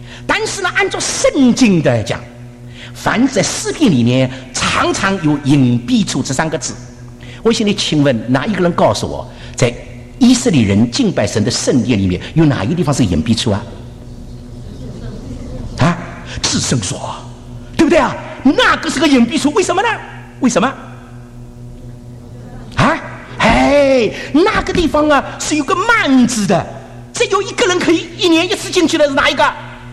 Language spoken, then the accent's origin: Chinese; China; 我是在香港台湾，我是在中国大陆长大的